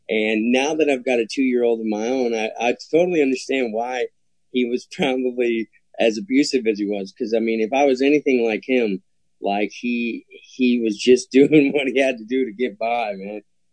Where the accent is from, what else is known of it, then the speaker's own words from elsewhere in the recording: Brenham, Texas, United States; also born or lived in Austin; I was born in Austin and I was raised in a little town called Brenham, Texas. And Brenham was just like everything you'd think of a small town.